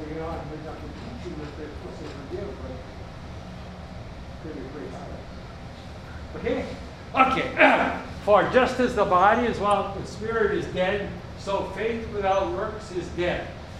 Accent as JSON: {"language": "English", "town": "Green Bay", "region": "Wisconsin", "country": "United States", "tie": "born or raised there", "said": "I grew up in Green Bay, Wisconsin, and Green Bay, Wisconsin is a very Catholic town."}